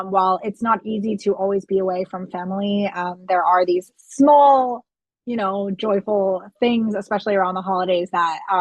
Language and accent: English; Florida, United States; I grew up in Florida, which is a very hot climate. So we don't have snow for Christmas.